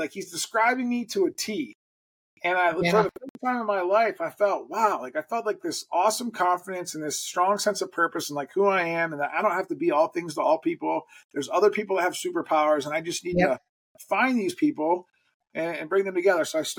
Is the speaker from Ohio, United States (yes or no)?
yes; Canton, Ohio, United States; moved away; also born or lived in Pittsburgh; So I moved, you know, I was from Canton, Ohio. I moved over to Pittsburgh a couple hours east, started a new life over there.